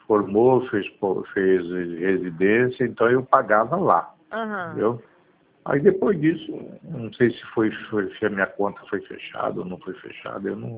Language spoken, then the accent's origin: Portuguese; Mato Grosso do Sul, Brazil; porque eu sou de Mato Grosso do Sul, estou temporariamente no Rio.